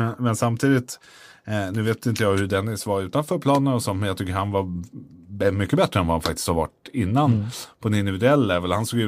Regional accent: Stockholm, Stockholm County, Sweden; Och jag har bott här hela mitt liv typ.

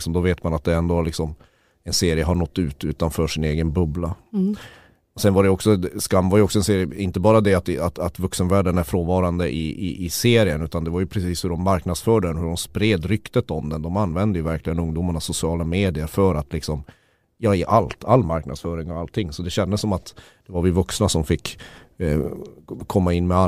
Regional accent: Sweden; Det kanske man bara tycker som svensk

